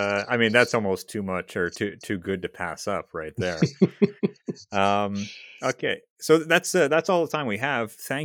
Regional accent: Wallaceburg, Ontario, Canada; I grew up in Wallaceburg

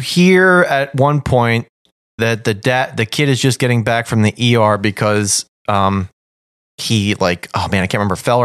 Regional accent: United States; If I'm super super craving the sugar, which I am because I'm American

